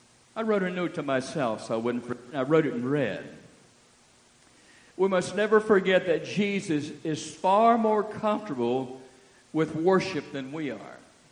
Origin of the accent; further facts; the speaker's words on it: Woodville, United States; I grew up in Woodville in the Pentecost Church of God. And when my mother took us to church, I must have been about 3 years of age.